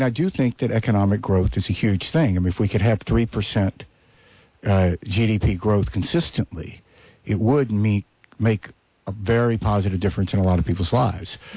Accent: Mississippi, United States; I wrote this book about growing up in Mississippi called The Last Season that was focused on the bond that my father and I had when I was growing up

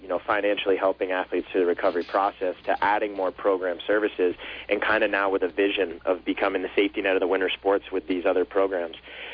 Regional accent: Vermont, United States; originally born and raised in Vermont. My dad still lives in Waterbury.

